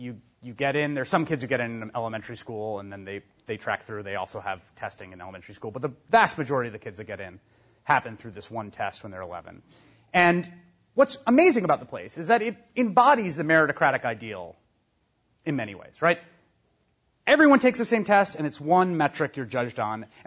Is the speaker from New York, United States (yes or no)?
yes; Bronx, New York, United States; I was a kid from the Bronx, working class kid. My dad was a community organizer. My mom was an educator.